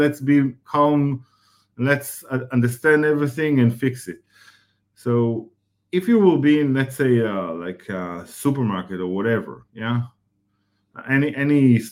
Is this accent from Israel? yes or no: yes; Israel; English is a second language; You know, you mentioned I'm from Israel, very small country from the Middle East, and I'm privileged to be there